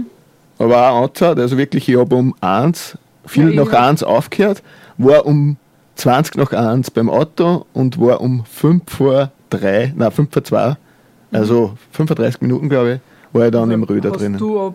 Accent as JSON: {"language": "German", "region": "Upper Austria", "country": "Austria", "said": "Bin ja ursprünglich aus dem Innviertel und bin natürlich Allerheiligen nach Hause gepilgert ins Innviertel."}